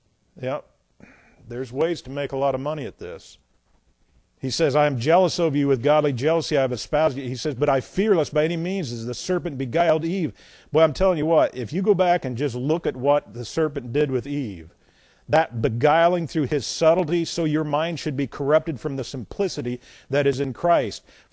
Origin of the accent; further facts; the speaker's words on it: Jefferson, Indiana, United States; I lived where I grew up in Jefferson, Indiana. Tim and I, where we grew up, right next door was the parsonage.